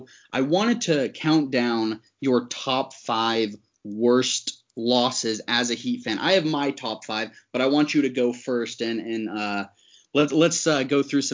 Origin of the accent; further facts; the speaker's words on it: Florida, United States; So yeah, I grew up in South Florida.